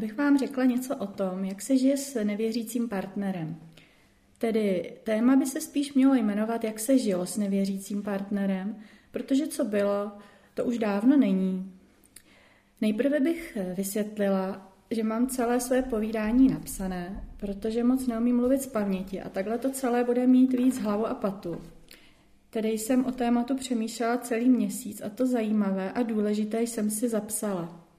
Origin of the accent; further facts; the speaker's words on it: Karlovy Vary, Karlovy Vary Region, Czechia; born there; now in Prague, Czechia; Předtím jsem bydlela v Malešicích, ale to si už moc nepamatuju, ani to, že jsem se narodila v Karlových Varech.